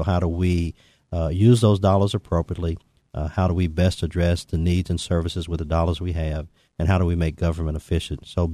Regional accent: Lexington, Kentucky, United States; But at the same time, I'm from Lexington. I did 35 years of public service

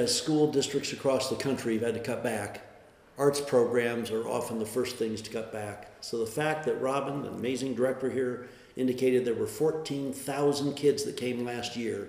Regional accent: Portland, Oregon, United States; Well, I grew up in Portland, Oregon, where I still live, and my mother opened an art gallery when I was in the third grade.

